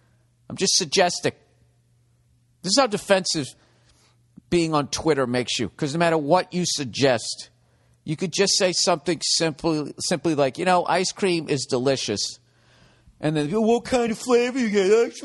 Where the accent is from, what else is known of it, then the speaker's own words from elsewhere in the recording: United States; So I'm an American.